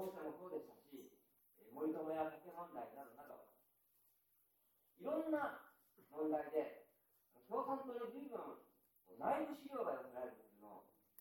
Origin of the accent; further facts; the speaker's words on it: Hiroshima, Japan; 私は広島に育ちました。